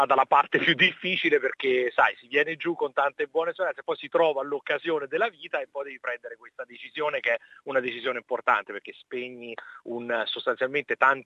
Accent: Viterbo, Lazio, Italy; now in Australia; Vengo da Viterbo, ho 42 anni. Quindi quando ero a Viterbo

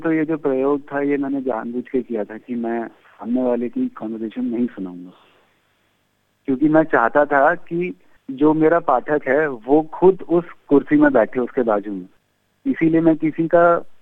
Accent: Kolkata, West Bengal, India; also born or lived in Durgapur; मैं कलकत्ता में था, मेरा होम टाउन कलकत्ता है, दुर्गापुर है, उस तरफ ही ट्रैवल किया था।

